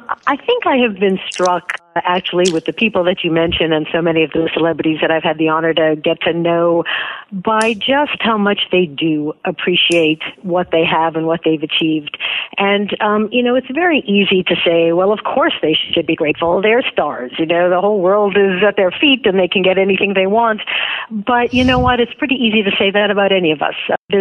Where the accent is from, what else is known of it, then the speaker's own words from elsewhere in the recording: United States; born there; heck, I was born in America, you know, and not in poverty in some impoverished land.